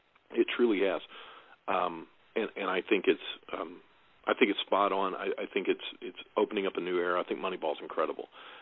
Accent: Little Rock, Arkansas, United States; I grew up in Little Rock, Arkansas also

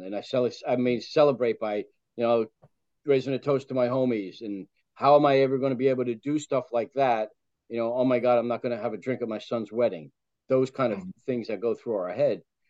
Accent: New Jersey, United States; So, you know what? I'm from New Jersey. We all got it.

